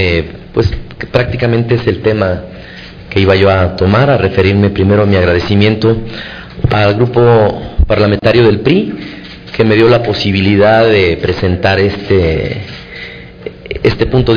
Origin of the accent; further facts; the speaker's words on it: Mexico; con el cumplimiento de un deber como mexicanos